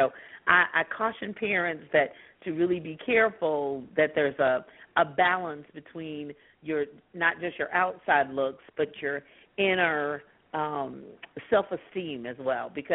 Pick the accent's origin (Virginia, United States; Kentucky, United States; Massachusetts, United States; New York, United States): Kentucky, United States; Louisville; Cincinnati's 100 miles from my hometown, Louisville, so that's kind of the tri-state area, Louisville, Cincinnati, Indianapolis.